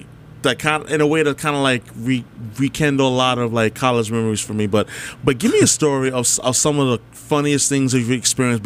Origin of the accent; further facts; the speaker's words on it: New York, United States; also born or lived in New Jersey; Born and raised in New York. Went to college there.